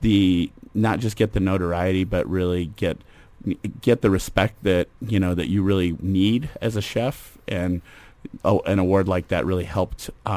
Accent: West Coast, United States; Yeah, you know, I grew up on the West Coast.

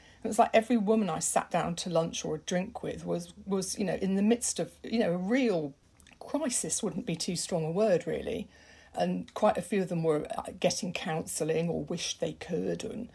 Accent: United Kingdom; I mean, although I am British, the French side of my life has been so kind of almost dominant

